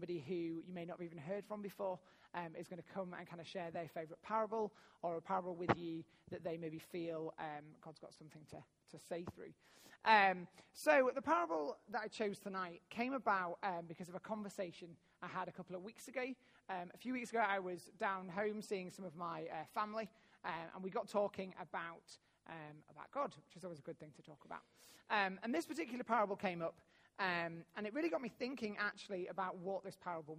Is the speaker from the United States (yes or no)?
no; Yorkshire and the Humber, United Kingdom; So I grew up in the Yorkshire Dales in Wensleydale, which is surrounded by fields and sheep and cows.